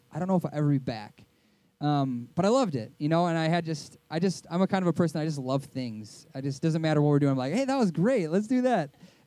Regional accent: Coon Rapids, Minnesota, United States; I grew up here in Minnesota. Coon Rapids, Minnesota is where I grew up, middle school, high school.

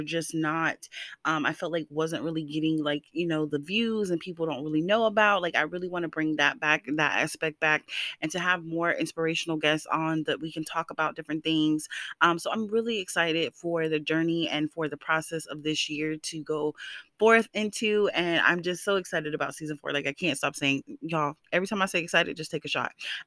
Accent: Florida, United States; As soon as I say I'm from Florida, people, everybody gives me a look like, oh yeah, because we know.

